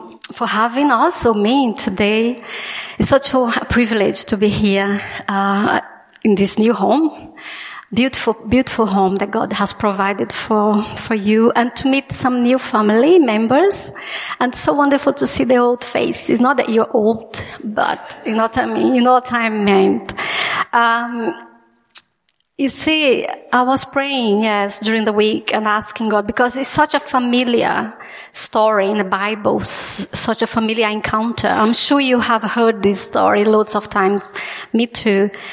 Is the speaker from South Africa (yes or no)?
no; Brazil; I am not an Irish woman. I'm from Brazil. But I'm married to an Irish man.